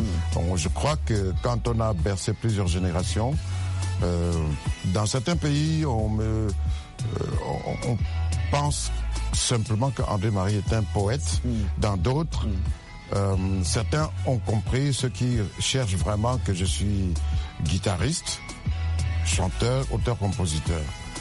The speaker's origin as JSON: {"language": "French", "region": "Banjul", "country": "Gambia", "tie": "born or raised there", "said": "j'entends un oiseau chanter comme celui que j'avais laissé à Banjul dans mon village natal."}